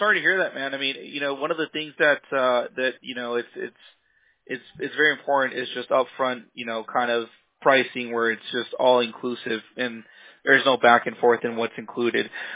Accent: California, United States; also born or lived in Cleveland; Honestly, I was born and raised in California.

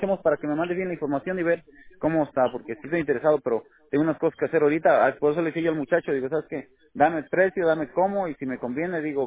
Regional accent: Michoacán, Mexico; Sí, yo soy de Michoacán.

